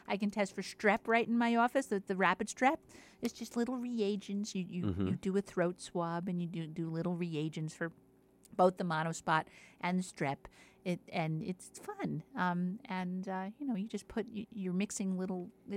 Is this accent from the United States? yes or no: yes; East Windsor, New Jersey, United States; I'm from East. It all began in East Windsor. And they data mined me for just a Connecticut girl, just a New Jersey girl in a Connecticut world.